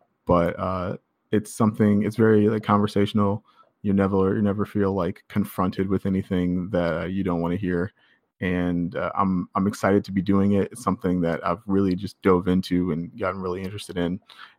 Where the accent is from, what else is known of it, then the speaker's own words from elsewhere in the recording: Redford, Michigan, United States; So I grew up in Redford, which is just north of Dearborn, just west of Detroit. And I went to Detroit Country Day, actually.